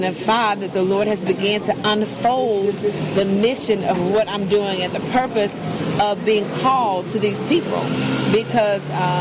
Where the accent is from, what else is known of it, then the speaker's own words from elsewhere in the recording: Albany, Georgia, United States; I am from Albany, Georgia.